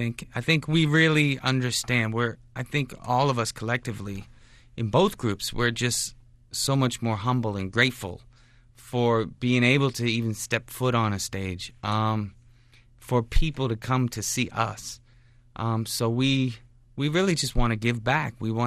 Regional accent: United States; Well, I'm a dual citizen. I'm American and Canadian.

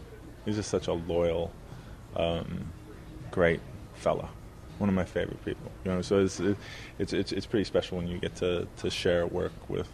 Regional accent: Thunder Bay, Ontario, Canada; Cause I am from Thunder Bay, so I was born and raised there.

